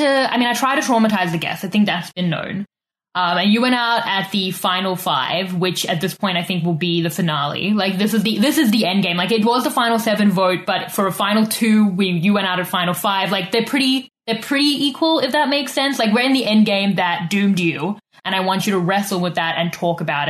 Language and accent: English; South Africa; I am South African and, like, such an affinity for South Africa and such a connection to it